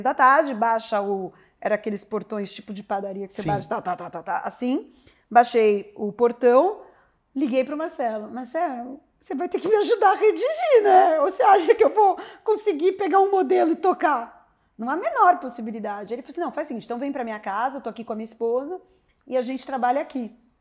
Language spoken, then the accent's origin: Portuguese; São Paulo, Brazil; Sou paulistana de feijoada e pizza. Então, eu queria voltar para cá.